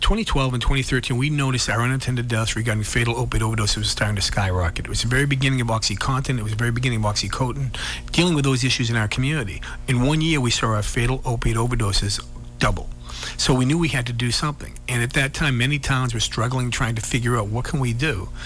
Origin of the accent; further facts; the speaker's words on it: West Bridgewater, Massachusetts, United States; also born or lived in Brockton; I'm a Plymouth County guy. I was born in Brockton. I grew up in West Bridgewater, a little town right next to Brockton.